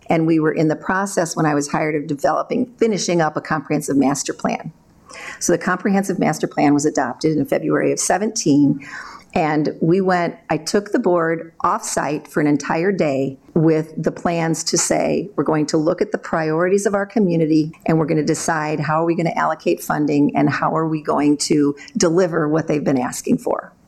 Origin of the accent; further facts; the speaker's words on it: Geneseo, Illinois, United States; moved away as an adult; now in Northbrook, United States; I really didn't think about leaving Geneseo because I love my hometown and I was close to family and it was a great place to raise our kids